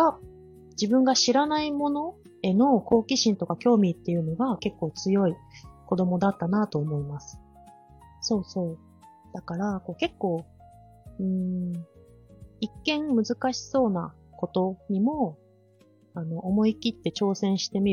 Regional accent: Fukuoka, Japan; 私は福岡県出身で、小中高大学と社会人3年目ぐらいまではもうずっと福岡で、過ごしてきました。

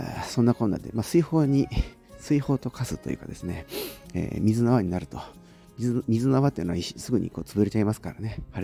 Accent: Ichikawa, Chiba, Japan; というですね、生まれも育ちも、現在住んでいる場所も、そして現在の働いている拠点、そしてその他の地域活動の拠点もですね、いずれも千葉県の市川市というですね、ところだという生粋の、市川人

